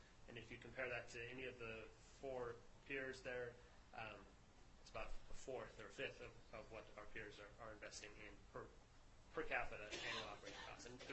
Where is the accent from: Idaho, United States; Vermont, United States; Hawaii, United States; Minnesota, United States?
Idaho, United States; Meridian; now in Seattle, United States; So I grew up here. I went to Meridian High School. I grew up in the Treasure Valley. Went to Meridian High School and began my transit career at Valley Regional Transit back in 2003